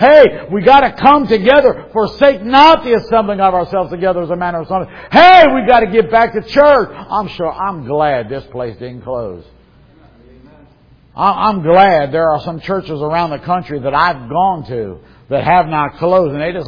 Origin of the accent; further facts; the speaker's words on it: United States; because I'm an American. I've been an American for 62 years, all of my life.